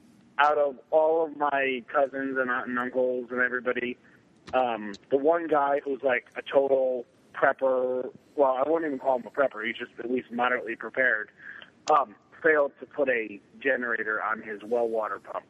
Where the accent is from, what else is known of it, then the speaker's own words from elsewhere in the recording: Portland, Oregon, United States; I grew up in Portland.